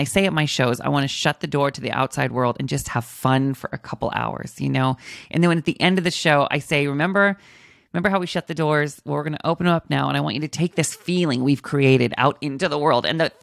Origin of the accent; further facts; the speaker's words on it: Washington, United States; I got to go up to my home state, Washington State, and I did a performance at Clearwater Casino up there.